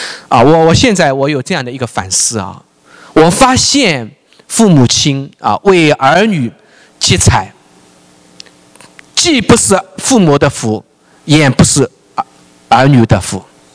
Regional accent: United States; 我们美国人啊啊，权利啊，权利啊 ，rights 啊啊，这个词对我学法律的人来说是激动人心的

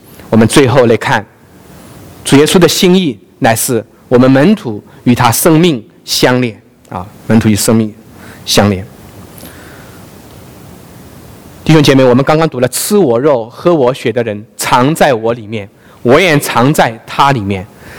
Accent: China; 我们中国人啊，我们有一个说法啊，吃文化啊

